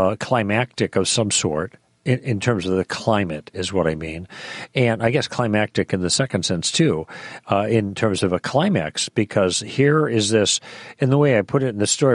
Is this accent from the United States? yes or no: yes; Midwest, United States; I grew up in the Midwest, and sometimes when a big, bad storm comes in, things get really dark really quickly